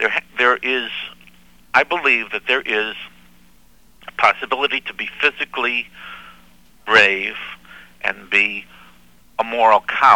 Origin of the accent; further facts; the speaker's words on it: Chicago, Illinois, United States; now in New York, United States; I'm from Chicago, and it's like, since I've come to New York, I've listened to a lot of radio